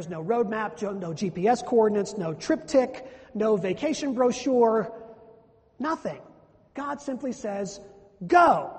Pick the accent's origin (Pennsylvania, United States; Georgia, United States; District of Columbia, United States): Pennsylvania, United States; Well, he's from Central Pennsylvania. I'm from Western Pennsylvania.